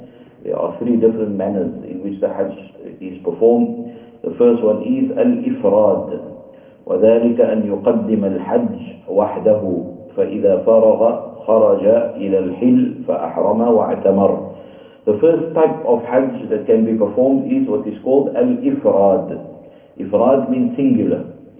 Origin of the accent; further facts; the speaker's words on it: South Africa; So in our case, when we come from South Africa and you want to go straight into Mecca, the miqat will be Ya Lam Lam